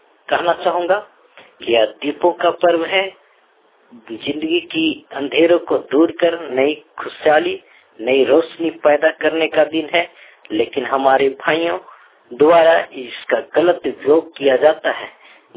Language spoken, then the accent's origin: Hindi; Karni, Jharkhand, India; Post करनी, प्रखंड इटखोरी, जिला चतरा, झारखंड का निवासी हूँ।